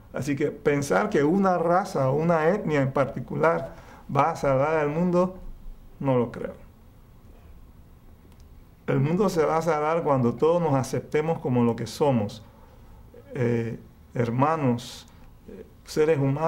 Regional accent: Panama; Digo, yo nací aquí, yo me considero panameño, pero yo soy bicultural y le doy gracias a Dios por eso.

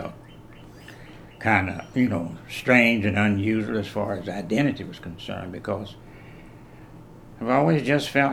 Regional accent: United States; born there; And since I was born in America, then American, I'm really an American, that's all.

